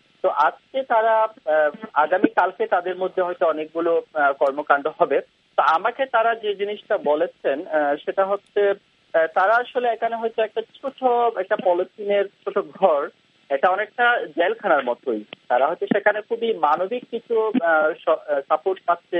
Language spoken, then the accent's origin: Bangla; Cox's Bazar, Chittagong Division, Bangladesh; আমার বাড়ি কক্সবাজার, আমি জন্ম হয়েছি কক্সবাজার, আর রোহিঙ্গাদের ভাষাটা আমরা বুঝি, কারণ আমাদের কক্সবাজারে এটা মিক্স অনেক বছর থেকে।